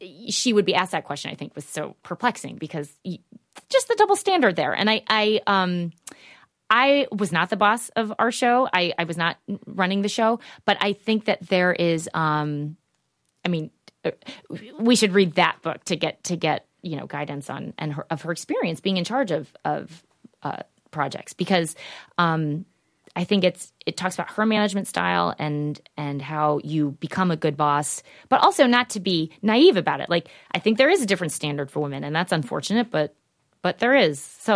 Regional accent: Midwest, United States; as I mentioned, I'm from the Midwest. Maybe we're a little polite there.

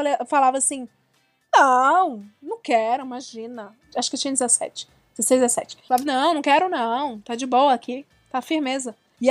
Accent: Ceará, Brazil; Eu sou do Ceará, eu era de periferia.

